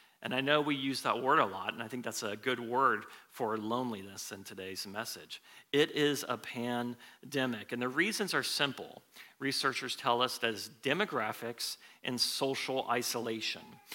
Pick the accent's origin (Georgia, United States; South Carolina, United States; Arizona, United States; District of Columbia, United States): Arizona, United States; Phoenix; now in Smyrna, United States; from Phoenix, Arizona, and traveled 3 days here to Smyrna. And I am a sun baby through and through. I grew up in Arizona, went to school in Arizona, came to know Christ in Arizona.